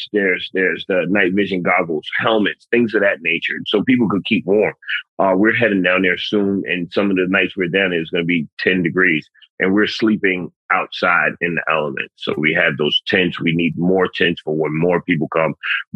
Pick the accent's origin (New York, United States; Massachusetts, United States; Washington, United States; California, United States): New York, United States; Bronx; I'm a city kid. I'm from the Bronx. I need a four-wheeler.